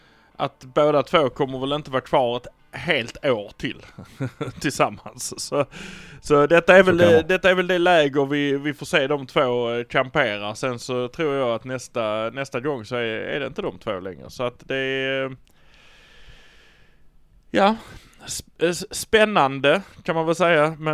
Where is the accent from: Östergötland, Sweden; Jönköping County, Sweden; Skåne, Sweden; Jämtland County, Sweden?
Skåne, Sweden; Malmö; det är att vi är från Malmö.